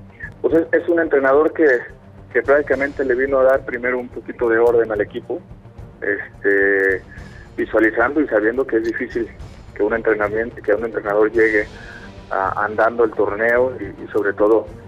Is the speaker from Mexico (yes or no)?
yes; Mexico; ha sido un club importante para nosotros como mexicanos, como futbolistas que hemos ido al extranjero